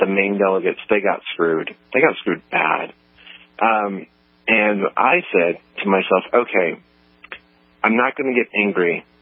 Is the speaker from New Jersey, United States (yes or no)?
no; Texas, United States; We're from Texas.